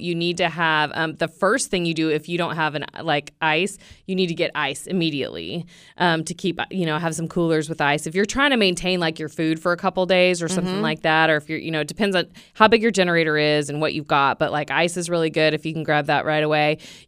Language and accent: English; Boise, Idaho, United States; born there; I was born in Boise. Boise, Idaho, baby. I was born in a small town.